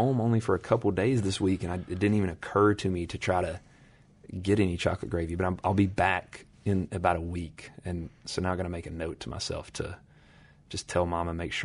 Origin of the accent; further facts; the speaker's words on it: Alabama, United States; where I grew up in North Alabama, when you go to the beach for summer vacation, if you get to go, you drive straight through Chilton County, which is our peach growing region.